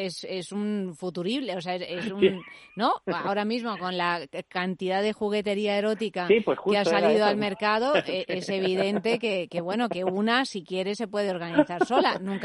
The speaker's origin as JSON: {"language": "Spanish", "town": "Rome", "region": "Lazio", "country": "Italy", "said": "Sí, yo romana, sí."}